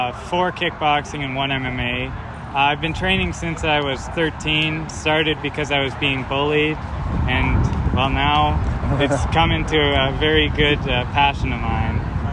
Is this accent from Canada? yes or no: yes; Saskatchewan, Canada; No, I'm from Saskatchewan, Canada, small town.